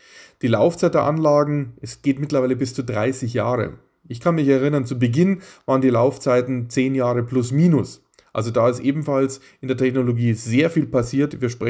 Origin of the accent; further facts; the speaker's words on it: Bavaria, Germany; Ich komme aus dem Süden von München, wo die damals Isar-Amper-Werke Stromanlagen gebaut haben.